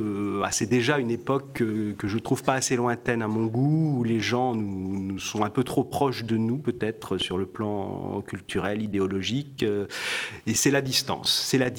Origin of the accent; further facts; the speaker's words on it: Tours, Centre-Val de Loire, France; born there; un nom qui révèle mes ascendances bretonnes. Hein, j'ai la particule bretonne, si l'on peut dire, mais je suis né à Tours. Je suis né à Tours, donc j'ai été bercé d'une certaine façon un peu dans les châteaux de la Loire.